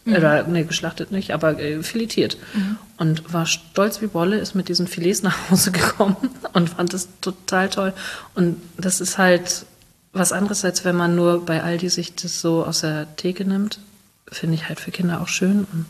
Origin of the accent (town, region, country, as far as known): Hamburg, Germany; born or raised there